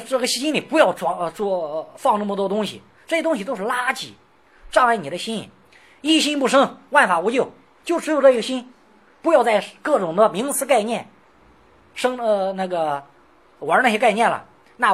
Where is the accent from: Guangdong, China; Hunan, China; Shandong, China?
Shandong, China; 看起来就是我们山东人啊，啊，琢磨赶磨啊，我们山东那么说